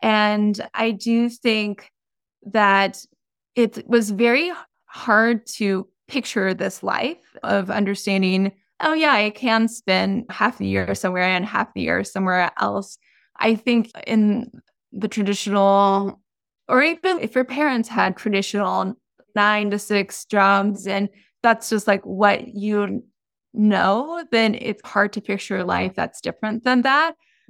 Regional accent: Texas, United States; moved away as an adult; also born or lived in New York; now in Los Angeles, United States; Since I was originally from Texas, after many years, I could not mentally and physically handle the winters there.

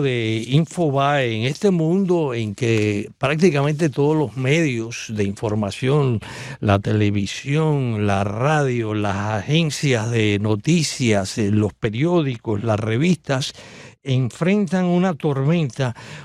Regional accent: Cuba; yo soy cubano

